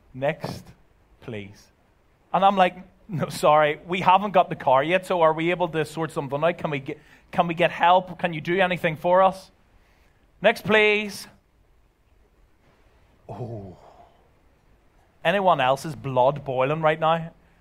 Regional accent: Belfast, Northern Ireland, United Kingdom; now in Ireland; And I'm originally from Belfast, as you could probably tell by my accent. So I have a UK driver's license. I thought, I live in Ireland.

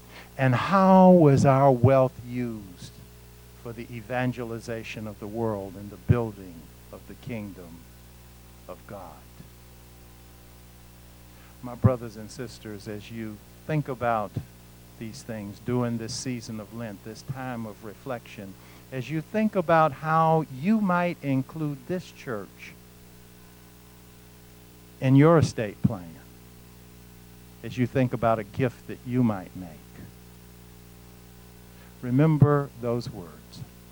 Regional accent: Savannah, Georgia, United States; And in the church that I grew up in Savannah, Georgia, there was a liturgy called the Liturgy of Consecration.

